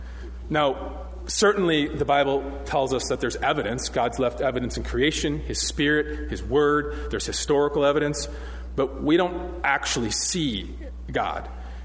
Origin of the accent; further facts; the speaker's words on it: Duluth, Minnesota, United States; I'm from Duluth, so I'm by Lake Superior